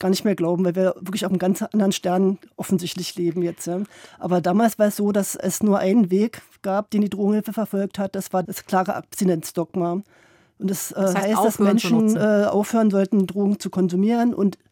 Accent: Berlin, Germany; Also ich bin in Tegel groß geworden, in Reinickendorf

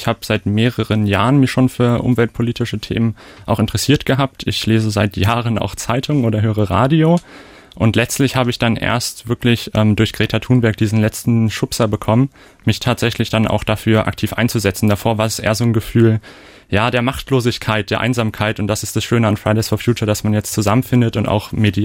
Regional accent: Potsdam, Brandenburg, Germany; Ich komme aus Potsdam.

